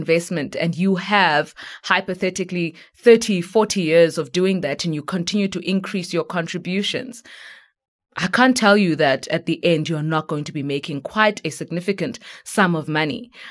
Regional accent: Eastern Cape, South Africa; because I come from the Eastern Cape. Come December time, I'm probably going to go home, like the many migrants who go back down to the coast.

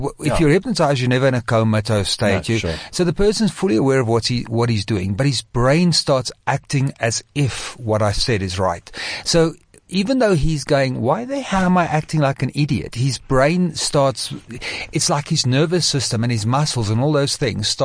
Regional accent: Johannesburg, Gauteng, South Africa; I born bred Joburg. I'm a Joburg, Joburger of heart.

